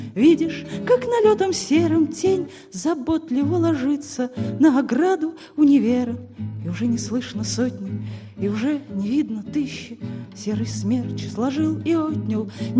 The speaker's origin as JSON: {"language": "Russian", "town": "Saratov", "region": "Saratov Oblast", "country": "Russia", "said": "Как уже было сказано, я из Саратова. Что еще может спеть человек, приехавший из Саратова, кроме как эту песню?"}